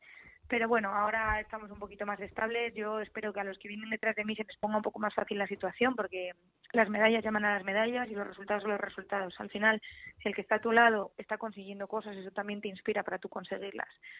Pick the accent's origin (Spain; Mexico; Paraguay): Spain; Villanueva de la Cañada, Community of Madrid; De Villanueva de la Cañada.